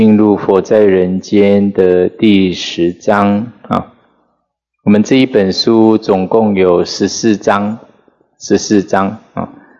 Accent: Sabah, Malaysia; 那以前呢，我从马来西亚，我老家是沙巴

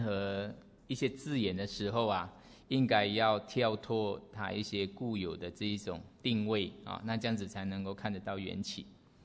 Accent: Taiwan; 才表示我们台湾人的热情这样哈

